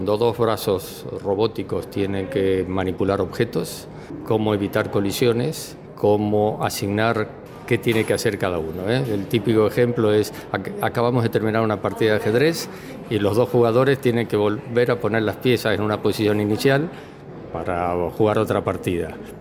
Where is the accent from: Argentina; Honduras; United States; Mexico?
Argentina; San Luis; moved away as an adult; also born or lived in Spain / San Juan, Argentina; O sea, yo nací en España, pero viví de niño en San Luis, fui a la escuela en San Luis, luego hice la carrera universitaria en San Juan y ya salí al mundo internacional y ya no volví.